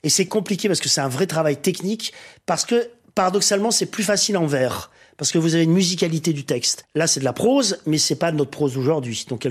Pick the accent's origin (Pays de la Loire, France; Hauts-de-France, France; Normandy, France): Hauts-de-France, France; Dunkirk; Je suis né à Dunkerque et tout, qui n'est pas une ville facile, mais j'ai été très heureux.